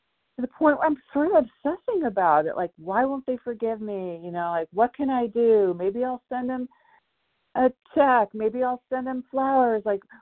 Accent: Oregon, United States; Hi, good morning. Thank you. This is … from Oregon.

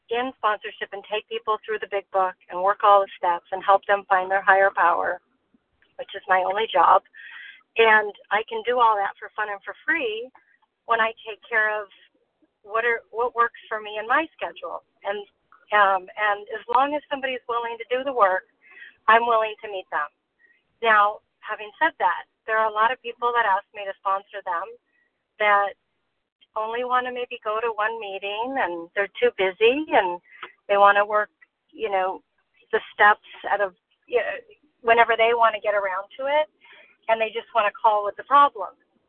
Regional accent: Los Angeles, California, United States; and I'm from Los Angeles

